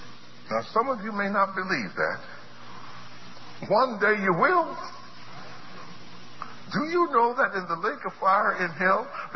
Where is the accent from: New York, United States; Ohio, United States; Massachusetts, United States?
New York, United States; New York City; We grew up together in New York City, and I knew him before I went to kindergarten.